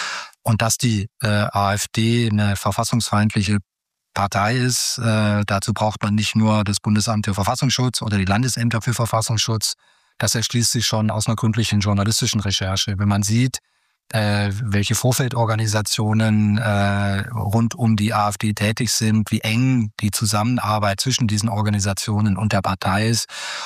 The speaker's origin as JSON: {"language": "German", "region": "Baden-Württemberg", "country": "Germany", "said": "Ich komme ja aus Baden-Württemberg."}